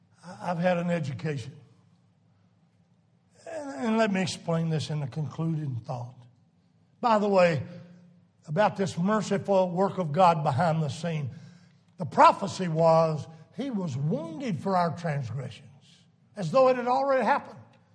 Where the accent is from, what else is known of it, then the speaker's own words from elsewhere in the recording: Saluda, United States; He's Lord over my hometown, Saluda.